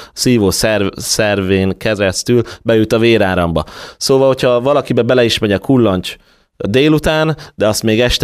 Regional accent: Hungary; meg egy magyarok vagyunk itt alaphangulat a kis pálinka a túra során

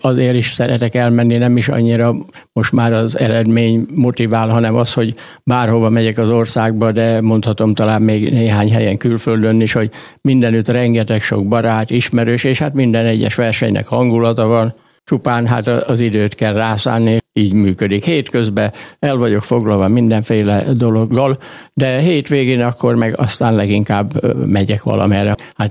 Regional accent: Szabadszállás, Bács-Kiskun, Hungary; born there; now in Kiskunhalas, Hungary; mi 68 óta vagyunk, csak halasi lakosok, szabadszálláson születtem én is, meg a nejem is.

